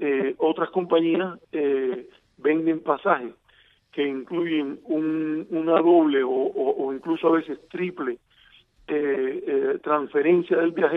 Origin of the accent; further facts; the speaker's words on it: Santa Clara, Villa Clara, Cuba; Santa Clara, que también es mi ciudad natal